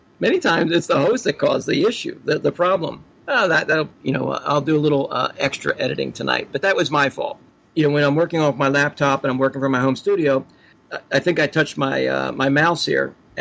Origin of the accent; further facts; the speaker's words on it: Philadelphia, Pennsylvania, United States; also born or lived in Florida / Texas / California / Idaho; But I am broadcasting from Philadelphia, Pennsylvania. I hail from Philadelphia. I've lived in many places, Florida, Texas, California, even Idaho. But I'm glad to be back in this area